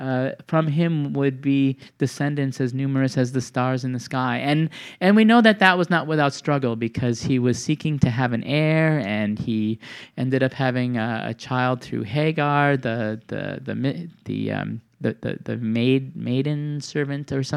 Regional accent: Milwaukee, Wisconsin, United States; Now, this is my hometown, Milwaukee, Wisconsin.

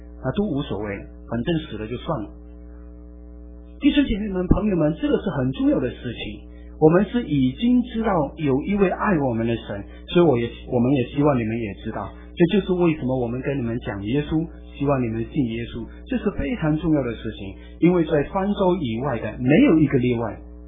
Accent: China; 我们中国人对这个神的事情早就知道，早就知道。

